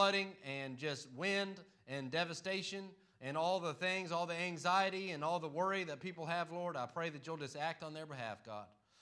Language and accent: English; Florida, United States; now in North Carolina, United States; As I'm from Florida, for many of you don't know, me and my dad's right there, and so I grew up in Florida my whole life, and I just only been a North Carolinian for about 2 years now.